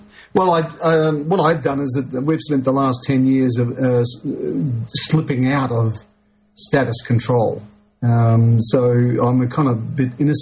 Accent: Australia; born there; Even though I'm in Australia and I was born in Australia, I'm not an Australian citizen. I'm a tourist.

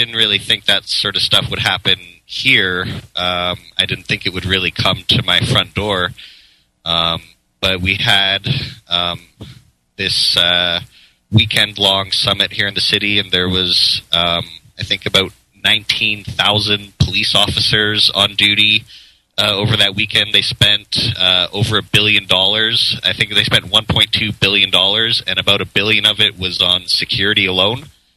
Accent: Toronto, Ontario, Canada; also born or lived in Vancouver; Well, I grew up in Toronto, and I went to university out in Vancouver

